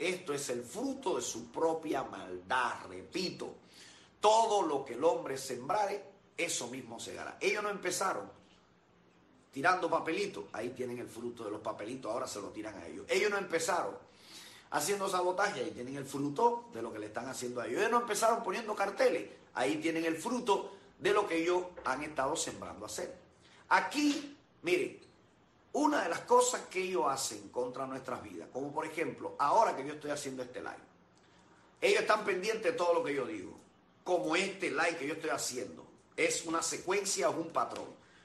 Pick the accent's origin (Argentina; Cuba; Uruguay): Cuba; Nosotros como ciudadanos cubanos accionamos y apoyamos 100% a los ciudadanos cubanos.